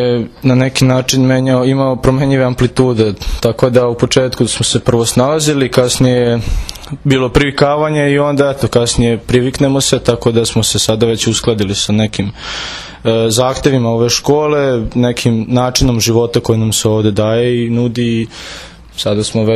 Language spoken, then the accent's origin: Serbian; Novi Sad, Vojvodina, Serbia; dolazim iz Novog Sada, eparhije Bačka